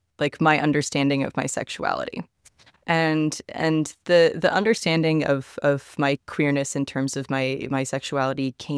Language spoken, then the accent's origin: English; Texas, United States; from Texas, from like Tomball, Hearn, Montgomery County. And the more I talk about this, the more my accent will come out and ruin your podcast. So I grew up overseas because my mom worked for the State Department.